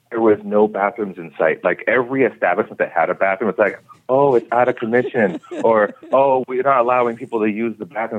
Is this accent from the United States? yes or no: yes; Massachusetts, United States; To add more context, I'm from Massachusetts originally. So we would be around like the Salem, Massachusetts area.